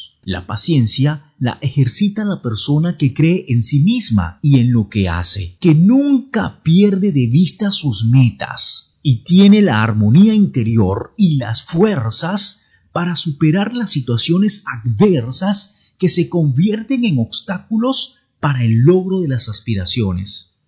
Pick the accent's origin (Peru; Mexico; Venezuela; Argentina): Venezuela; now in Colombia; desde que llegué a esta tierra hermosa de Colombia como inmigrante venezolano